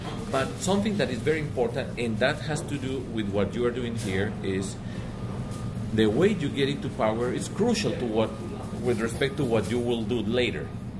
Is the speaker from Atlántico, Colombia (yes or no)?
no; Medellin, Antioquia, Colombia; English is a second language; Now, I come from Medellin, and I come from a non-standard path.